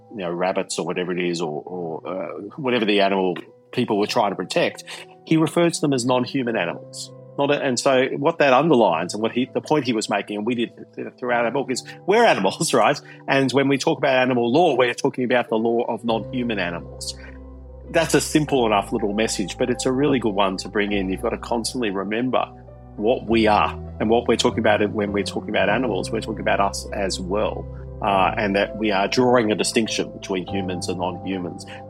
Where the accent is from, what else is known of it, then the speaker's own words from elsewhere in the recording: Victoria, Australia; in my home state of Victoria